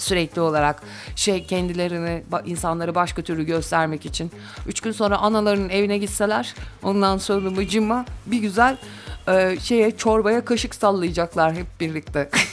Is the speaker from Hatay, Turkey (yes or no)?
no; Gümüşhacıköy, Amasya, Turkey; now in Istanbul, Turkey; Doğma büyüme Amasyalıyım. Amasya Gümüşhacık köylüyüm. Kaç? 97'den beri İstanbul'dayım.